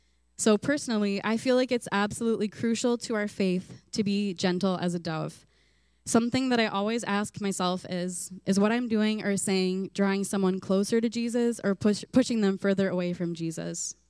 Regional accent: Canada; If you don't know me, I'm 32 years old. I'm a Canadian.

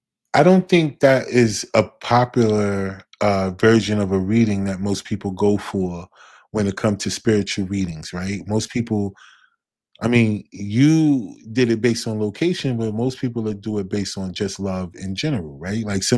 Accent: New Jersey, United States; moved away; I'm from New Jersey, but I moved to North Carolina, and it was a place where, you know, I didn't know anybody before we got here.

